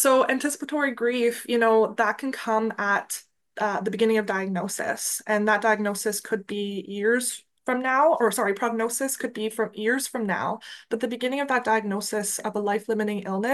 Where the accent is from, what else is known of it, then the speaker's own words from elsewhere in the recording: Chatham, Ontario, Canada; being introduced to hospice at my hometown location in Chatham, Ontario.